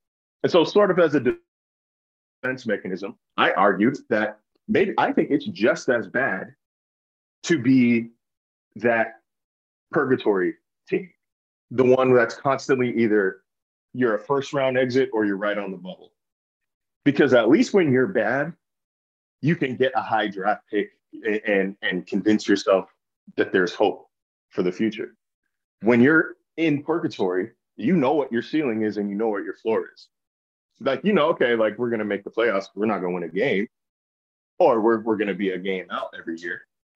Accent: Sacramento, California, United States; Because I grew up in Sacramento.

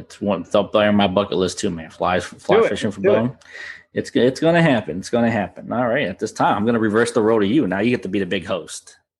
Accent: Florida, United States; I like the marsh, the flats. It's what I grew up on in Florida.

